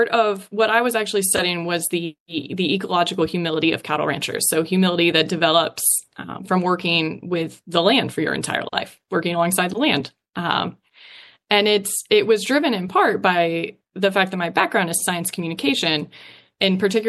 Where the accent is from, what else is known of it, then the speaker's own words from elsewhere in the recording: Fort Pierce, Florida, United States; growing up in Florida and being a Floridian and caring very much about the state, I grew up in Fort Pierce surrounded by cattle ranches.